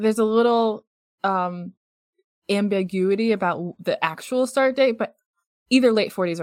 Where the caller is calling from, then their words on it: Pistoia, Tuscany, Italy; And I come to you from Pistoia, Italia, where I'm recording on land belonging to Proto-Italians.